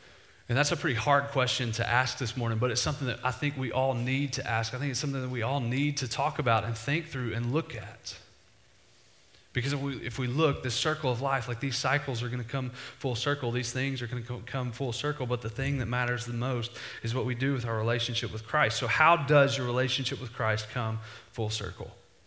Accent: Texas, United States; I remember growing up, I grew up in East Texas, and I really didn't ever talk to someone who believed differently or had a different religious belief than me until I got to college.

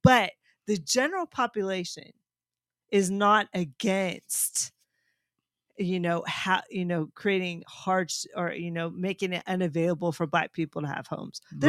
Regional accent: California, United States; Even when I moved to Arkansas, people sit there and they go, where are you from? Because I just had like this weird kind of twang or whatever. I'm like, I'm from Southern California.

